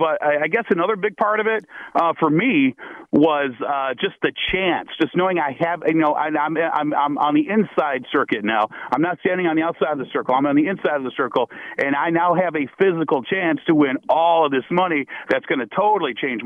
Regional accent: Toledo, Ohio, United States; And I remember, I grew up in Toledo, Ohio, and a buddy of mine introduced me to the casinos in Detroit because they didn't have casinos in Toledo at the time.

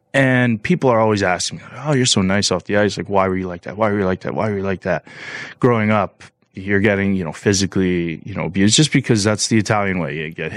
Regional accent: King City, Ontario, Canada; And I'm a kid from King City, 7,000 people.

